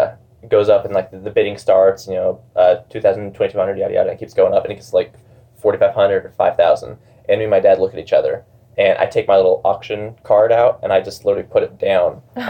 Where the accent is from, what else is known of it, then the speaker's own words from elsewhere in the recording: Van Buren, Missouri, United States; Van Buren. It's like the southeast part